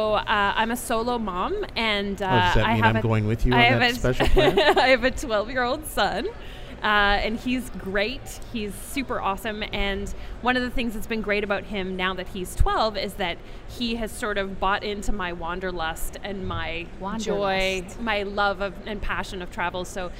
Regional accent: Vancouver, British Columbia, Canada; I know that there are a few other bloggers, like from my hometown, from Vancouver.

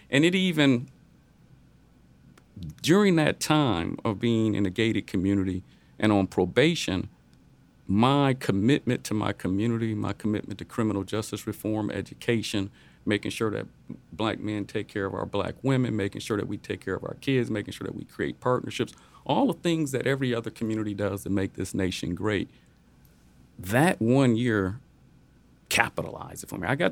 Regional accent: Detroit, Michigan, United States; I had already known all the Democrats because I grew up in Detroit.

